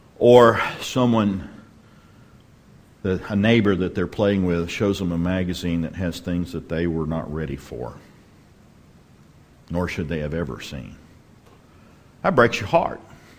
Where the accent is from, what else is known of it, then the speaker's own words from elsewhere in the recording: Texas, United States; I grew up in West Texas with bull nettles